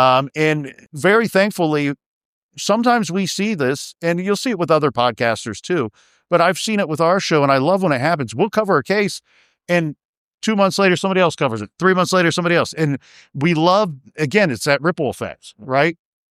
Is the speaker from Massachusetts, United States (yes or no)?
no; Columbus, Ohio, United States; One, we're Ohio boys. We're born and raised in Columbus.